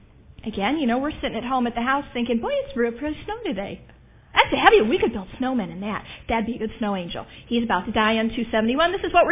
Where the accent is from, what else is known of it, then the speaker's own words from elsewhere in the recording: Cleveland, Ohio, United States; So I grew up in Cleveland, which you've already established. Cleveland means what in the winter? Snow.